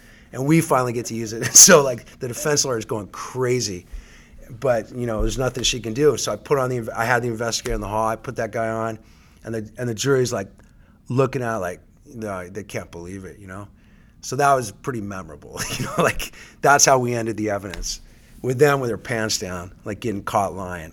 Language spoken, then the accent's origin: English; San Diego, California, United States; So I grew up here in San Diego. My dad was in the Navy.